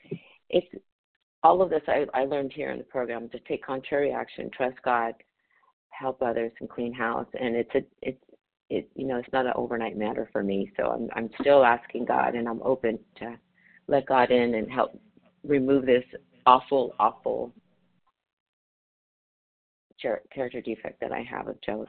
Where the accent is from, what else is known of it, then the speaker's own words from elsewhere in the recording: Los Angeles, California, United States; from Los Angeles, recovered compulsive overeater.